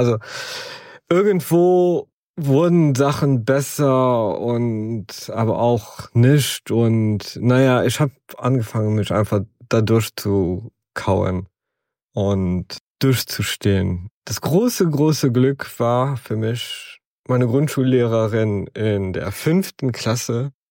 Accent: Luxembourg; bei uns in Luxemburg, damals war das Schulsystem etwas anders wie heute.

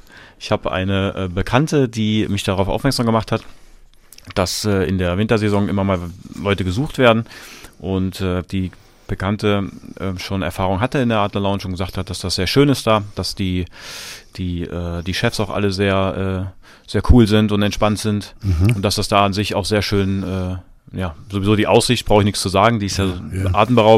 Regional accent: Fritzlar, Hesse, Germany; also born or lived in Fulda; Geboren bin ich in Fulda und bin aber nicht aufgewachsen. Aufgewachsen bin ich in einem kleinen Städtchen Fritzlar in Hessen.

